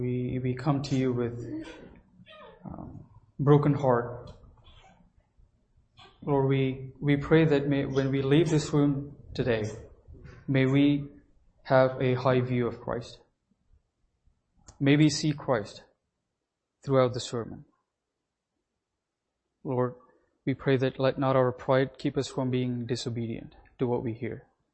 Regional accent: South India, India; Elvis and I, we grew up in South India. We grew up as Catholics.

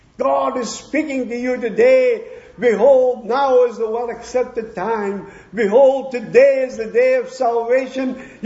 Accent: Scotland, United Kingdom; There's a man came, a laboring brother, to my hometown in Scotland

